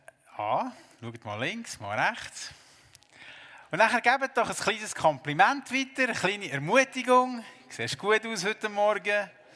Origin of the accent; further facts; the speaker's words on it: Switzerland; Und erst noch als Schweizer so oder hier in unserer Gesellschaft